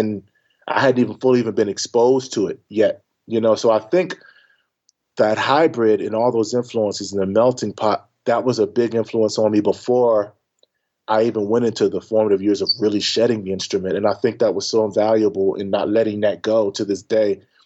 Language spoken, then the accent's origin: English; Willingboro, New Jersey, United States; also born or lived in Philadelphia; I'm from Philly, but Willimboro, New Jersey, it's like a small town on the outskirts, 30 minutes away. But it was full of musicians, you know, and other bass players.